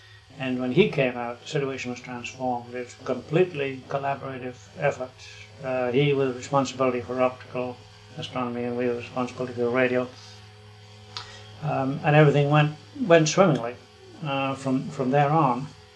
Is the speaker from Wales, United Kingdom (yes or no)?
yes; Swansea, Wales, United Kingdom; Born and bred in Swansea, South Wales, which is where I went to university.